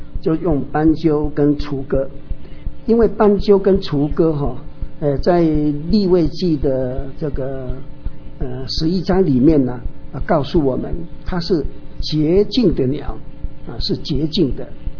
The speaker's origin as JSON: {"language": "Chinese", "country": "Taiwan", "accent": "Taiwanese", "said": "这个素质哈，我们台湾话哈叫做龟的哈"}